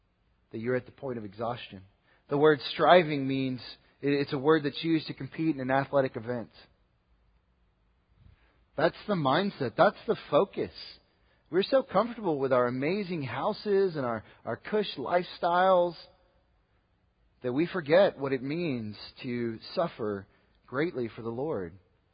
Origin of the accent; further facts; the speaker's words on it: Southlake, Texas, United States; I grew up here. I was born in Southlake.